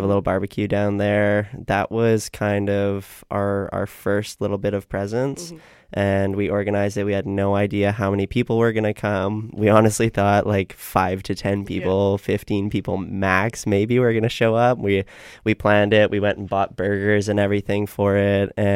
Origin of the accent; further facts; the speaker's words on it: British Columbia, Canada; I'm from Vancouver Island.